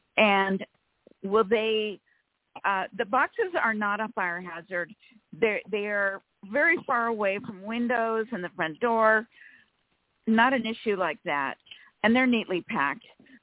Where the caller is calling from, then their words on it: California, United States; Hi, ladies. … from California.